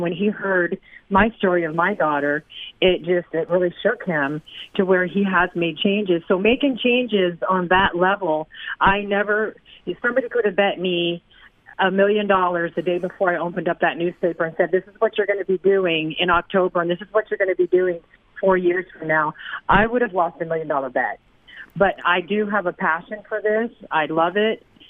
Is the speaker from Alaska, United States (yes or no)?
yes; Anchorage, Alaska, United States; She's from the Valley, and then I'm from Anchorage